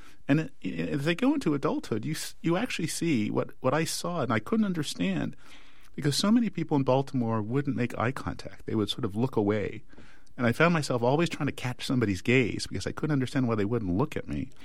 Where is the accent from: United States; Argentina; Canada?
Canada; no more than I built the environment that I grew up in Canada.